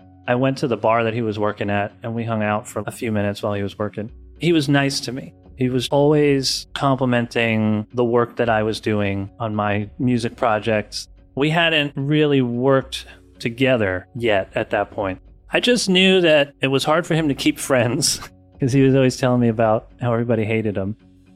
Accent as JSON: {"language": "English", "town": "New York City", "region": "New York", "country": "United States", "lives_now": "Los Angeles, United States", "said": "I'm from New York City, but I'm living in LA currently."}